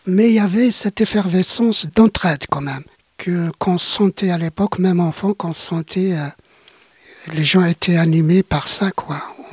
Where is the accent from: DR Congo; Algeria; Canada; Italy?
Algeria; moved away as an adult; now in France; toutes mes études, je les ai faites en Algérie, donc le primaire, le secondaire et le supérieur. Études que j'avais faites aussi en langue française. Pour moi, l'arabe était une langue secondaire à l'époque.